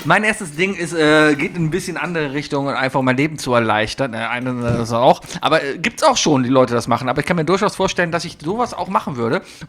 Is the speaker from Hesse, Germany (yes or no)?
no; Cologne, North Rhine-Westphalia, Germany; Als Kölner bin ich eh für Noise-Canceling.